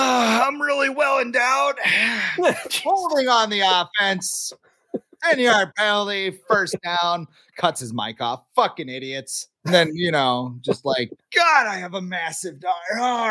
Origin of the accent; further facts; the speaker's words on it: Charlotte, North Carolina, United States; I'm from Charlotte, man.